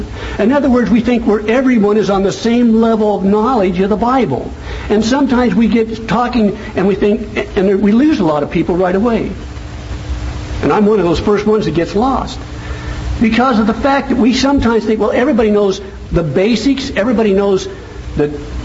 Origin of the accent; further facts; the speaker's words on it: Nebraska, United States; accent: Nebraska; I want to make myself perfectly clear, even with my Nebraska accent.